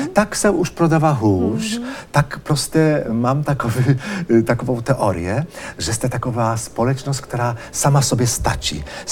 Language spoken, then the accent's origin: Czech; Poland; Czech is a second language; A my jako Poláci jsme takový národ trošku takový hysteričtější